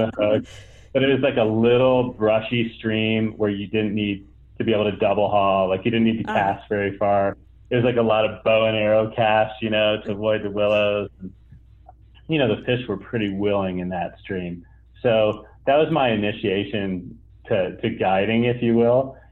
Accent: Florida, United States; And then I also spent part of the year, every year growing up in South Florida, and my dad was a golf pro.

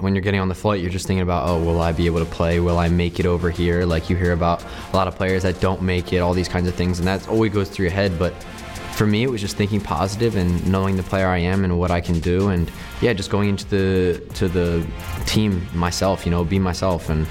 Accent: Medford, New Jersey, United States; I grew up in Medford, New Jersey, a pretty small town.

